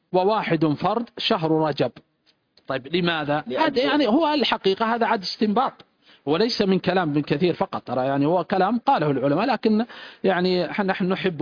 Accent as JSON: {"language": "Arabic", "region": "Riyadh Province", "country": "Saudi Arabia", "said": "عندنا في نجد، في مثلا منطقة الرياض وما حولها،"}